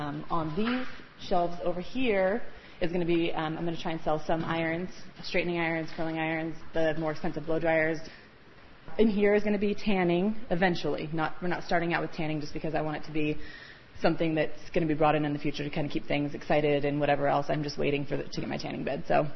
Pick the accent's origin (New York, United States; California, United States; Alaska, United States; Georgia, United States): Alaska, United States; Ketchikan; also born or lived in Seattle; I was born and raised in Ketchikan. I moved down to Seattle for about 6 years and went to cosmetology school.